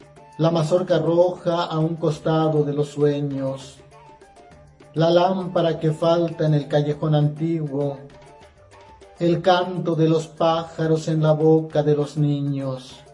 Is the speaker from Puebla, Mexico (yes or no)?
yes; Ixtepec, Puebla, Mexico; soy poeta de origen totonaco y soy del municipio de Ixtepec, Puebla.